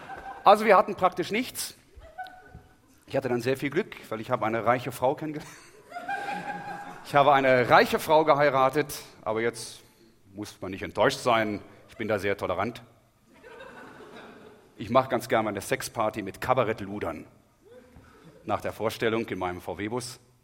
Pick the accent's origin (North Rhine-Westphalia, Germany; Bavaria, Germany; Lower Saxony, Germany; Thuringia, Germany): Lower Saxony, Germany; Braunschweig; ich komme aus Braunschweig.